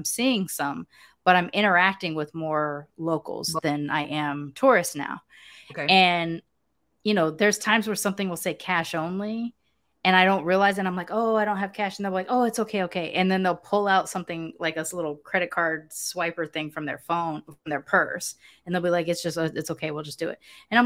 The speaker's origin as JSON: {"language": "English", "country": "United States", "tie": "born there", "said": "Like, I'm an American. I was born in America. I'm an American citizen."}